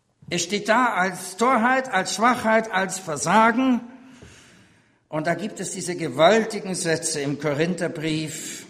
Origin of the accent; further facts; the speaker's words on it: Austria; sehr viele Freunde habe in der ehemaligen DDR als Österreicher